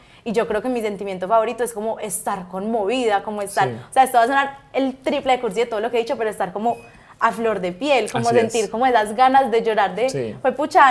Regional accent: Norte de Santander, Colombia; now in Medellín, Colombia; Y una vez recién venía a vivir a Medellín, estaba triste, pero, o sea, como que yo, ay, mi tierra motilona, te extraño.

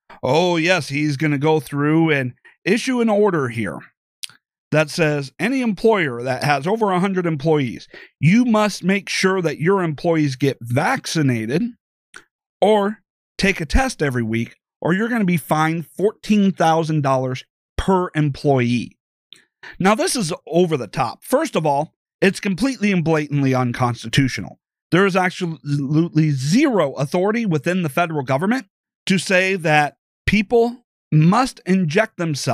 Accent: Iowa, United States; you take a look at Iowa, you know, my home state, and the governor issued a law here

